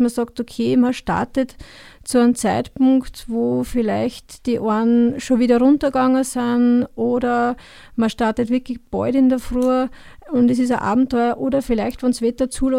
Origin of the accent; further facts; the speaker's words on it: Austria; Darum sind wir auch bei uns im Salzkammergut